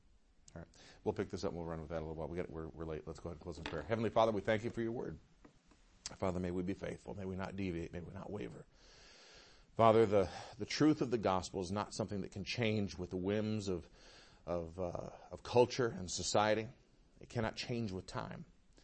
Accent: Detroit, Michigan, United States; I mean, I grew up in the Metro Detroit area.

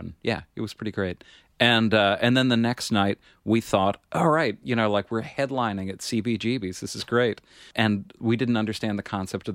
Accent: Kentucky, United States; Georgetown. Although I'm from Kentucky, so I have to say Georgetown University in Washington, D.C.

